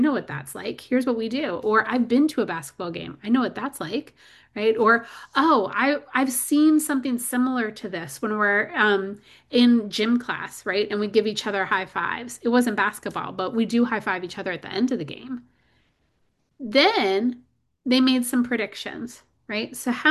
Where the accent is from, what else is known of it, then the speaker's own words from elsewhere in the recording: Chicago, Illinois, United States; And one thing you should know about me is my hometown is Chicago.